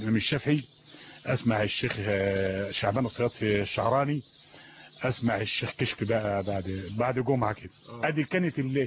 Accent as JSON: {"language": "Arabic", "town": "Belqas", "region": "Dakahlia", "country": "Egypt", "said": "فقال لي أنت منين يا ولد؟ قلت له أنا من بالقاس."}